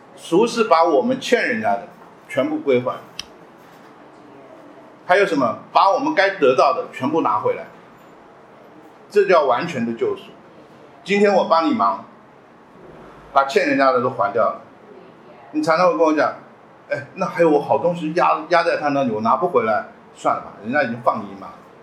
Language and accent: Chinese; China; 我们中国人讲严以待人啊，严以待己，宽以待人